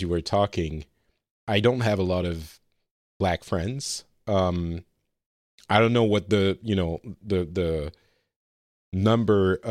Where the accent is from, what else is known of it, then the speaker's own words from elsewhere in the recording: France; also born or lived in Lebanon; and I come from Lebanon and my family is Middle Eastern. But still, the reality is I grew up very French, very white, privileged class France, even if we ourselves didn't have a huge amount of money.